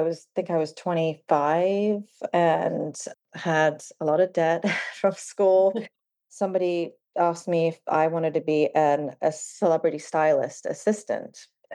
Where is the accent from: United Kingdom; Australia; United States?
United Kingdom; England; I grew up in England and it wasn't really something to perceive or aspire to be, or at least where I'm from